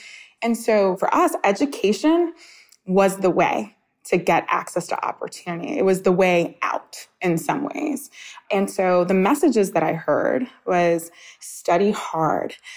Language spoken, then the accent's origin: English; New York City, New York, United States; I grew up in Coney Island, Brooklyn.